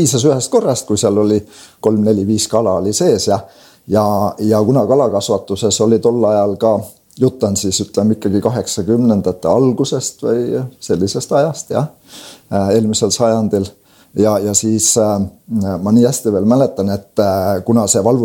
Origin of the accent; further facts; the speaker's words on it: Pähkla, Saare County, Estonia; mina olen südames väga uhke selle üle, et olen saarlane, olen Saaremalt pärit ja esimesed 20 eluaastat ka siis Metsakopli talus Pähkla külas Saarema vallas siis ka elanud ja sündinud seal ja kasvanud.